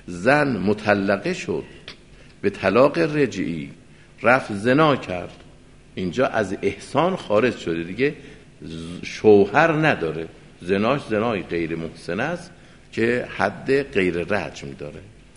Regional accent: Qom, Iran; چون خودم قمی هستم این حرفا ادعا میکنم و میگم

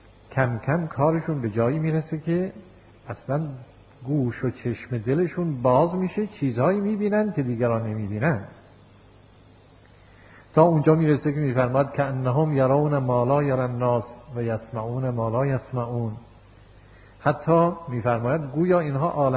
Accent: Yazd, Iran; ما یه عالمی داشتیم تو شهر خودمون، شهر یزد ما،

